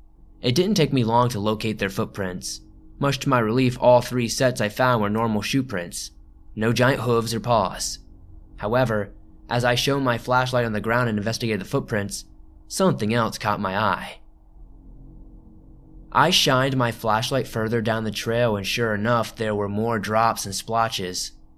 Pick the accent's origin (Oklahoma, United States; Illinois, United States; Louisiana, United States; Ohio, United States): Ohio, United States; Growing up in Ohio, in the Appalachian foothills, I was rather used to the terrain